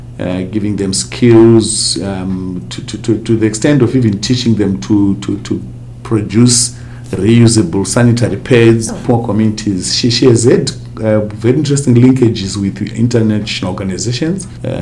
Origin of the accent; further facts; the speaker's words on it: Harare, Zimbabwe; I'm from Harare.